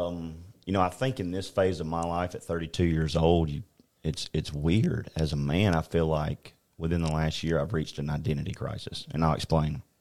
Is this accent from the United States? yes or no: yes; Childersburg, Alabama, United States; Well, I grew up in Childersburg, not far from here, and had a really supportive mom and dad